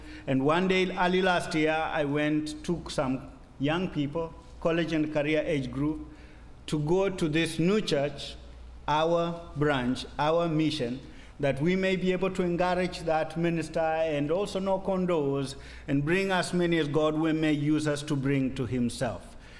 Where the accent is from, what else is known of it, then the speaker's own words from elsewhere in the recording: Kenya; Good morning. … was born in Kenya. I'm a Kenyan. I'm a pastor at Heritage Baptist Church in Nairobi.